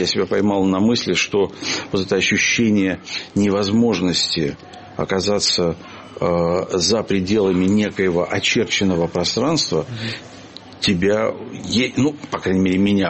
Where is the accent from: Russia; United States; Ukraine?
Ukraine; Lviv, Lviv Oblast; born there; даже мне, живя на границе с Европой, вот я родился во Львове, это была такая большая страна.